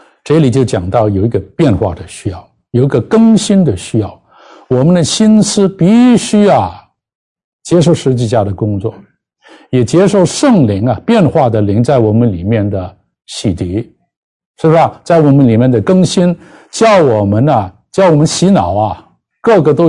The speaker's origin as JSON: {"language": "Chinese", "country": "Hong Kong", "said": "我常常讲我是香港来，我是中国人，但是我是香港人了、啊、我不是先是香港人才是中国人了、"}